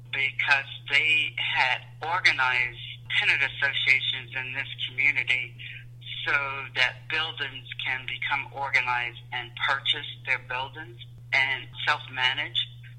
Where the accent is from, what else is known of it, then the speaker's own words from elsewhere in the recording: Georgia, United States; And also, growing up in Georgia in the South, I never saw any depiction of anybody that looked like me in a book.